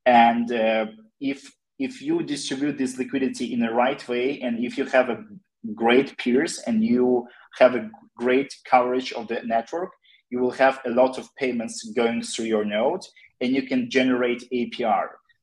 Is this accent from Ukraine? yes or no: yes; Ukraine; So it's but we are all from Ukraine.